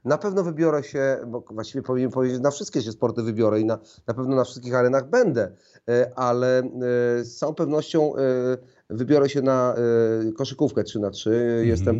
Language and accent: Polish; Jarosław, Subcarpathian Voivodeship, Poland; urodziłem się na Podkarpaciu, tam się wychowałem w Jarosławiu, pochodzę z ziemi lubaczowskiej, cieszanowskiej